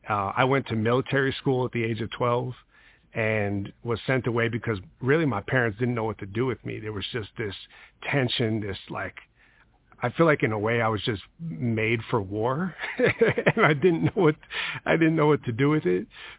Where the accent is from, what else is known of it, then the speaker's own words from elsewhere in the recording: Long Island, New York, United States; I grew up in Long Island, New York, and I grew up to really having a single mom, so I never actually met my biological father.